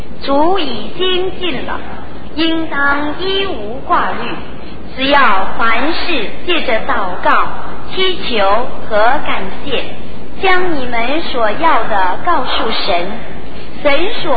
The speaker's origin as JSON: {"language": "Chinese", "country": "China", "said": "今天在我们中国人的年日中，这是大年初四"}